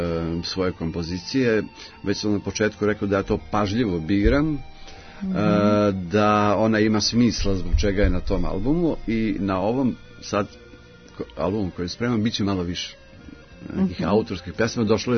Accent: Zemun, Belgrade, Serbia; u mom rodnom gradu, Zemunu

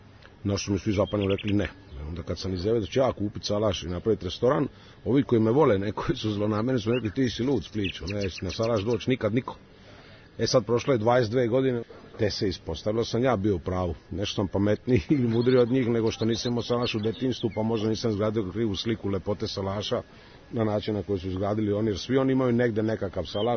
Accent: Split, Split-Dalmatia County, Croatia; now in Serbia; Rođen sam u Splitu i odrastao sam na moru i dalmatinac sam i po vokaciji i po stilu i po mentalitetu, ali ona ratna vremena smo izbegli i ja sam došao živim u Srbiju s mojim roditeljima i s mojom mlađom sestrom.

